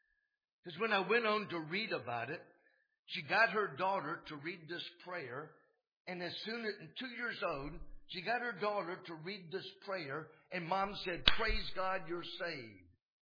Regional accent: Clarksville, Tennessee, United States; born there; But I was born on November 22nd. I was born in an apartment in Summit Heights, Clarksville.

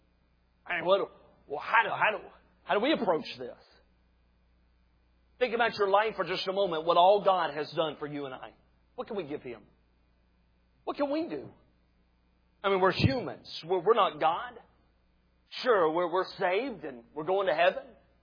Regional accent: the South, United States; I grew up in the South, and everybody hugs.

